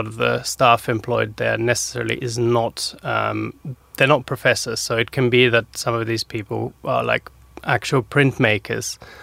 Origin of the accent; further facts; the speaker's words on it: Germany; I grew up with like two identities, never knew what I was, moved there, immediately knew I'm German